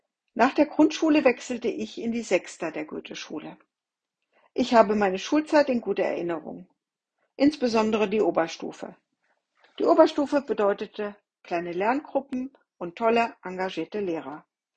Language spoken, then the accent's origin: German; Kassel, Hesse, Germany; meine in Kassel lebenden Geschwister immer wieder in meine Heimatstadt geführt.